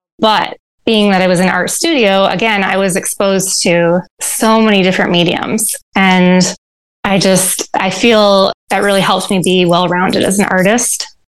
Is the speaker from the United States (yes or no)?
yes; Grand Rapids, Michigan, United States; I grew up in Grand Rapids, Michigan. And if you're familiar with Grand Rapids, it's like, I think they call it the furniture city.